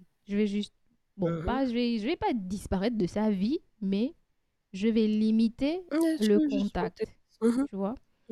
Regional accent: Gabon; quand je suis partie du Gabon, ils n'étaient pas encore ensemble

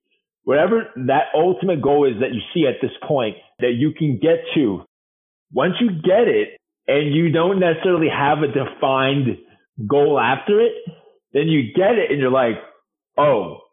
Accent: Northeast, United States; I think growing up in the Northeast and having the friends that I had, the mindset I had wasn't a normal person

